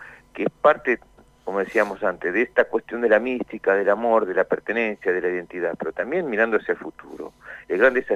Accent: Argentina; estas contradicciones que tenemos como argentinos

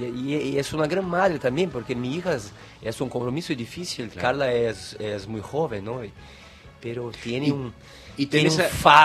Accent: Porto Alegre, Rio Grande do Sul, Brazil; born there; Spanish is a second language; Yo soy nacido en Porto Alegre y vivo a 19 años.

